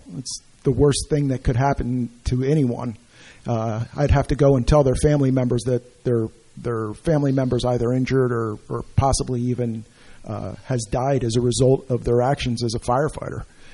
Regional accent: New Jersey, United States; Born and raised in Hunterdon County. Been a resident of Clinton Township for 50 years. Did a short stint in the borough of Highbridge for 5 years.

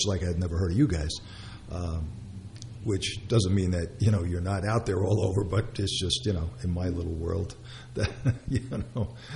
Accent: Brooklyn, New York, United States; born there; I was born in Brooklyn. We didn't have too many horses.

